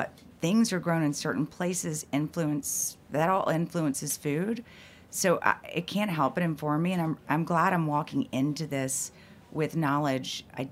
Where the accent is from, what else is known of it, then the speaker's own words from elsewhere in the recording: Mississippi, United States; You know, growing up, back when I grew up in Mississippi, I remember, like, we couldn't get Guess jeans.